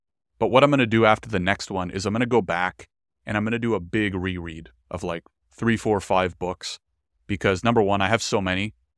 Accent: Canada; but I am Jewish and I've had a very privileged life in Canada, growing up in Canada

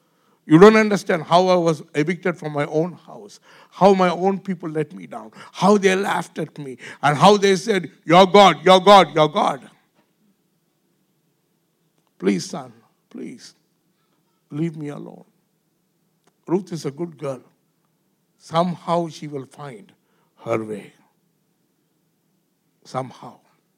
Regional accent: India; English is a second language; I'm an Indian guy, young guy, 24 years.

